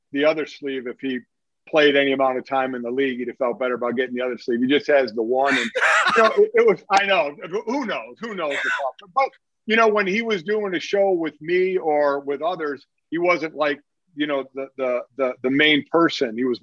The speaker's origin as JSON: {"language": "English", "town": "Cleveland", "region": "Ohio", "country": "United States", "tie": "born or raised there", "said": "But interestingly enough, growing up in Cleveland, I was a Oakland Raider fan."}